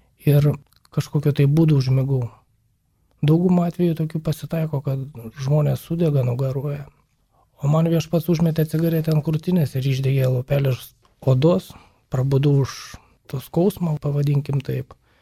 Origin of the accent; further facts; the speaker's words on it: Šiauliai, Šiauliai County, Lithuania; Esu šiaulietis, man 50 metų.